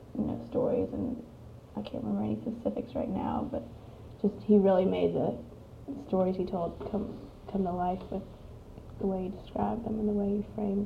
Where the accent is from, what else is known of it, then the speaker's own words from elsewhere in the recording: Atlanta, Georgia, United States; Oh, I'm from Atlanta, Georgia.